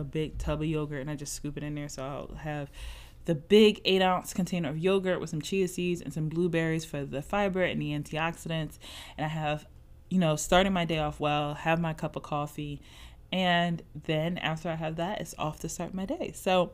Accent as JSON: {"language": "English", "town": "Philadelphia", "region": "Pennsylvania", "country": "United States", "said": "I'm from Philadelphia. Philadelphia, we had a urban clothing store in the city at the time called City Blue."}